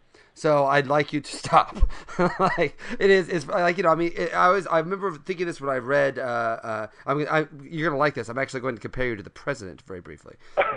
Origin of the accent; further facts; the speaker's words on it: Midwest, United States; Maybe this is growing up in the Midwest, but the storms seemed, you know, bad, but they didn't seem, you know, tornado-y.